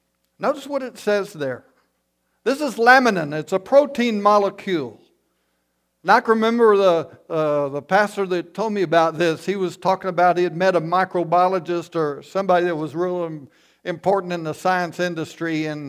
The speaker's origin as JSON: {"language": "English", "town": "Memphis", "region": "Tennessee", "country": "United States", "tie": "born there", "said": "I grew up in church. I was born in Memphis, Tennessee, went to Bellevue Baptist Church with my parents"}